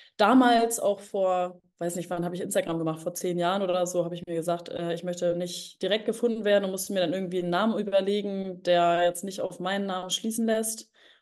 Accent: Hamburg, Germany; Ich bin eigentlich so im Osten von Hamburg groß geworden, so im ja, Bereich eigentlich Wandsbek

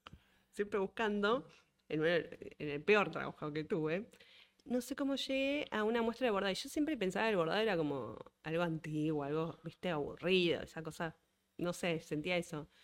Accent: Argentina; porque me parece también como argentinos somos muy quejones, ¿no?

